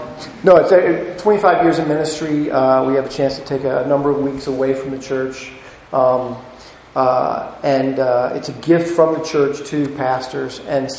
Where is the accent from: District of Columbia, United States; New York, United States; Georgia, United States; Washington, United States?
Georgia, United States; Atlanta; also born or lived in Philadelphia suburbs; I'm not from the city. I'm from the burbs. In fact, I was raised in Atlanta, Georgia. That's why you don't see much of an accent, I don't think, a Philadelphia accent.